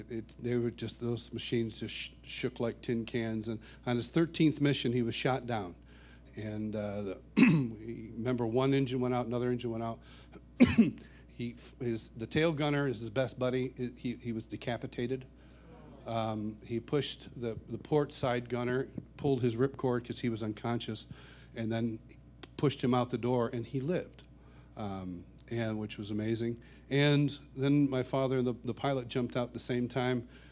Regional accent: United States; now, I grew up in Rochester. Actually, I grew up 30 miles east of Rochester in a little farming community.

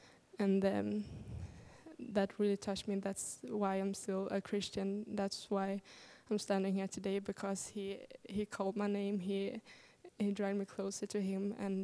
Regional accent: Sweden; I'm from Sweden, quite far away from here.

